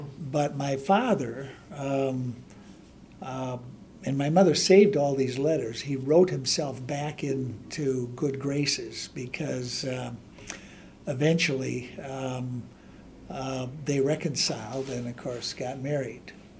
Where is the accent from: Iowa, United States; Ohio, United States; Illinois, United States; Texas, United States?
Illinois, United States; Harvard; also born or lived in Woodstock; So I was born in Woodstock, but my parents were renting a farm near Harvard, Illinois.